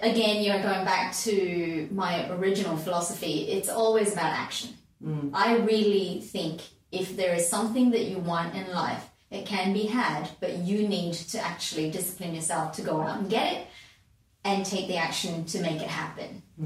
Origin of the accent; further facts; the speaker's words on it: Malaysia; So I grew up in Malaysia, just the way that, you know, schooling was there, it's very disciplined and reasonably rigid.